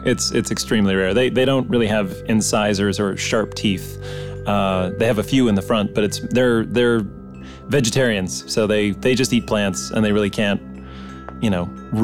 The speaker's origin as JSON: {"language": "English", "town": "Orangevale", "region": "California", "country": "United States", "tie": "born there", "said": "So I was born in Orangevale, California, which is kind of central California, and there's a lot of farms and a lot of barns around there."}